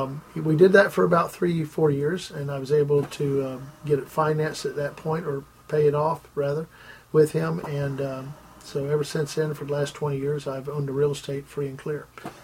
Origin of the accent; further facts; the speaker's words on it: Orlando, Florida, United States; But I was from Orlando, and to me his rate didn't seem that unreasonable for prices down there.